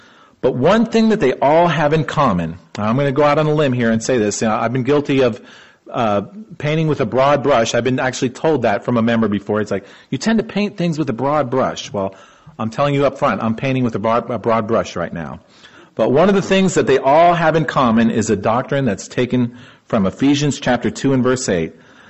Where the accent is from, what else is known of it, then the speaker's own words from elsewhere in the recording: Pennsylvania, United States; born there; now in Texas, United States; So I'm a Texan right now. Well, I'm a Pennsylvanian by birth, but I got here as soon as I could.